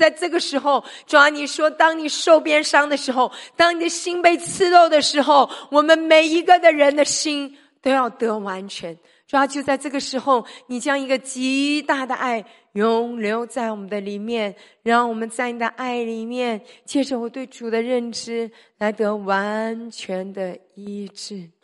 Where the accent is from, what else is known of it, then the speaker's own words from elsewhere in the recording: Shandong, China; now in Canada; 我以前刚来加拿大的时候，我也认识了一群朋友，都是我们那里的人，山东人。